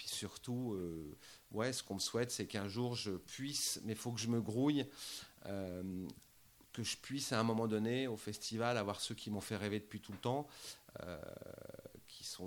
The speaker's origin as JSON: {"language": "French", "town": "Lyon", "region": "Auvergne-Rhône-Alpes", "country": "France", "said": "Non, moi je suis un Lyonnais, je suis un gone"}